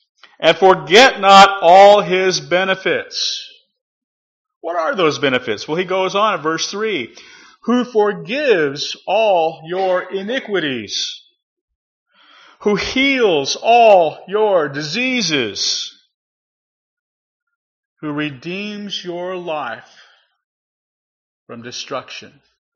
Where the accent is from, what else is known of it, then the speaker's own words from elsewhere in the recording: Texas, United States; When I grew up here in West Texas, all my elders were Mr., Mrs., Miss.